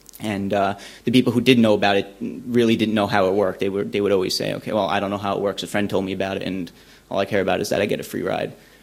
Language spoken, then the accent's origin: English; New York, United States; I'm from New York.